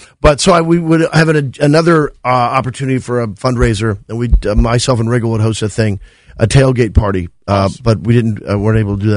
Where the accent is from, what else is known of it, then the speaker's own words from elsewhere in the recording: Missouri, United States; now in Los Angeles, United States; I'm from Missouri.